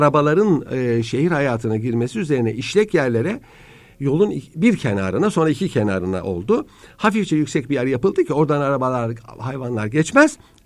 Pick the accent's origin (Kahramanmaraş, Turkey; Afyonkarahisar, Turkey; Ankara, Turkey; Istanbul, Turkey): Ankara, Turkey; Ben Ankara'da doğdum büyüdüm. Ankara'da bile otomobil azdı.